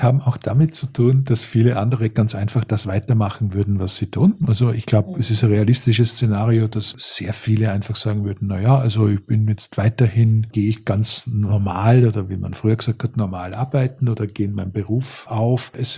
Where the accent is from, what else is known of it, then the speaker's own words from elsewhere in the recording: Styria, Austria; Ich bin in der Stahlregion aufgewachsen, der Obersteiermark in Österreich, zu dem Zeitpunkt, wo die Stahlfabriken zugemacht haben, im großen Stil in den 70er Jahren